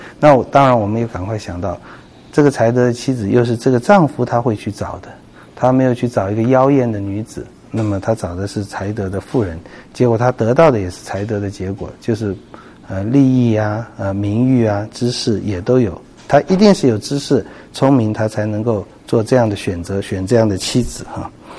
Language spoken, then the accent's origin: Chinese; China; 我不觉得我们中国人我们是工作狂是一件好事，如同我们不会觉得懒惰是一件好事。